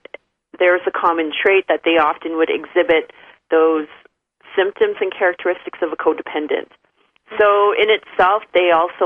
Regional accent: Canada; I'm from Canada, and I graduated from the University of Lethbridge in Alberta with a bachelor's degree in health sciences, specializing in addictions counseling.

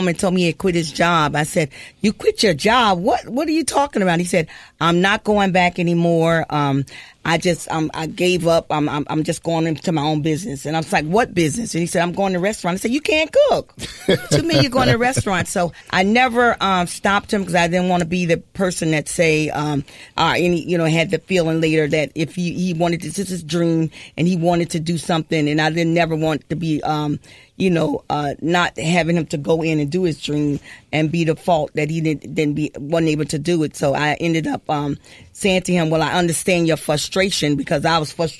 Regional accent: Tampa, Florida, United States; I'm originally from Tampa, Florida.

